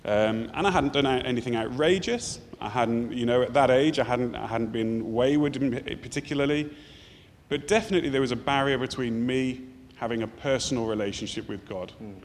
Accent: Birmingham, West Midlands, United Kingdom; born there; I was born in Birmingham.

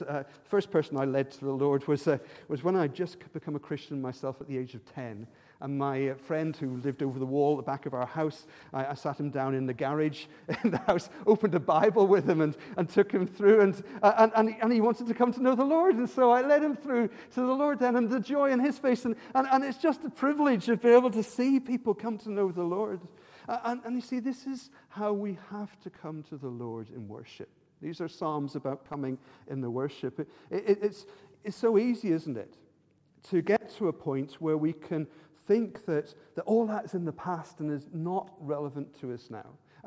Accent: Ireland; when I was growing up in Ireland, you would see people with the prayer beads

